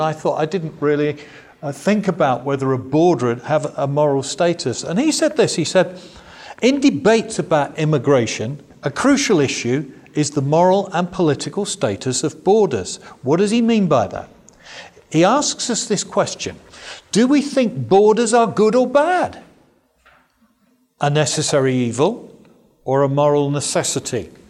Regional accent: Bournemouth, South West England, United Kingdom; a meeting that he's setting up in my hometown in Bournemouth in southern England

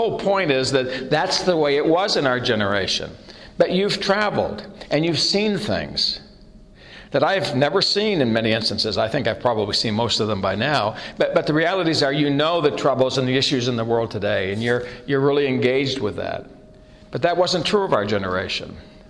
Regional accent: Maine, United States; See, I grew up in Maine, which is a little tiny state up in the northeast part of the United States.

